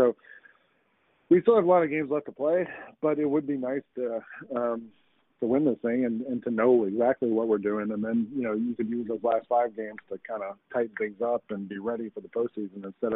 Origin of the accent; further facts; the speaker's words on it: Atlanta, Georgia, United States; I grew up in Atlanta and was a Hawks fan before I came to the Grizzlies.